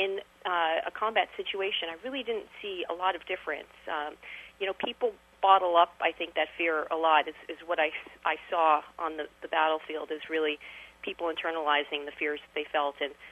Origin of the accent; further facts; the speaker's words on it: Miami Beach, Florida, United States; also born or lived in New York; I didn't have any family members in the military. I grew up in Miami Beach in New York